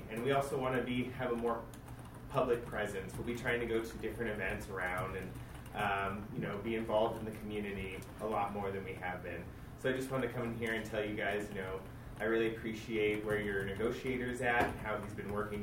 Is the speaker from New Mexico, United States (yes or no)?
no; Redding, California, United States; I was born and raised in Reading.